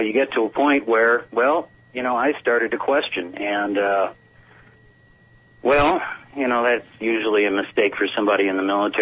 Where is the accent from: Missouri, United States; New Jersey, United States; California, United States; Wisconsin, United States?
Missouri, United States; First off, I grew up in Missouri